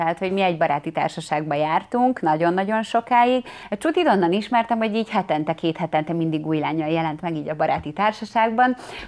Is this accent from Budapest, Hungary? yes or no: yes; Csepel, Budapest, Hungary; tehát azt tudni kell, én Csepelen nőttem fel, meg laktam